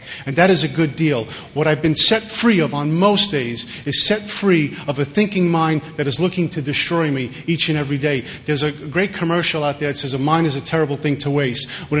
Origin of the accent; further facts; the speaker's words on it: Brooklyn, New York, United States; and I grew up in Bensonhurst, Brooklyn, where the only requirement for membership there is a pinky ring, sunglasses, and gold jewelry.